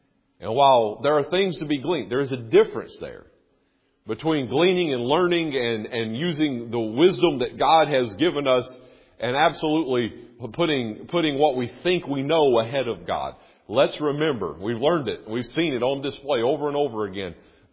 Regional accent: United States; Now, I'm an American.

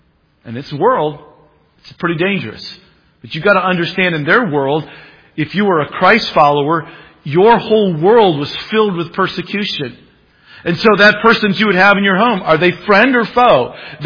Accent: the South, United States; I grew up in the South, so I can say that.

